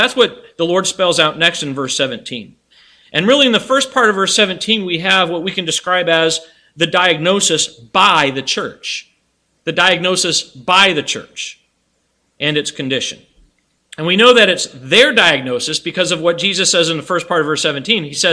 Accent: Colorado, United States; I remember growing up in Colorado, we were familiar with these cold mountain streams.

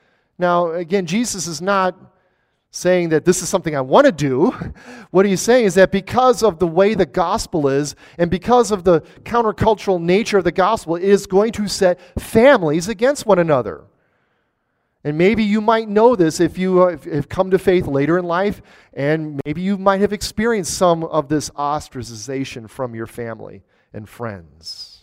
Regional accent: Chicago, Illinois, United States; I grew up in Chicago. I went to church most of my adult life in Chicago

